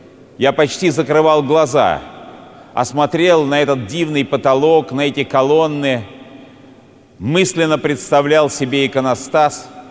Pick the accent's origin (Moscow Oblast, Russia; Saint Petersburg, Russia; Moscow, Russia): Saint Petersburg, Russia; моего родного города Санкт-Петербурга